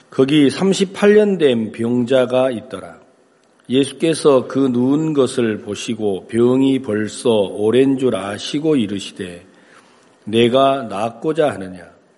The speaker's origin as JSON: {"language": "Korean", "town": "Wando", "region": "South Jeolla", "country": "South Korea", "tie": "born or raised there", "said": "제 고향이 전라남도 완도군 소암면 비자리 1169번지. 이제 완도도 섬인데 완도에서 100길로 4시간을 더 가야 돼요. 그래서 아주 아무도 찾아올 리가 없는 그 아주 그런 섬에서 태어났습니다."}